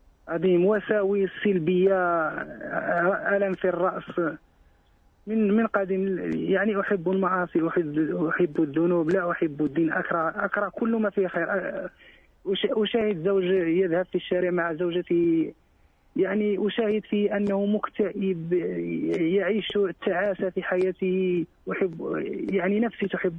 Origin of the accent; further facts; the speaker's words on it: Morocco; من المغرب، عمري 33 سنة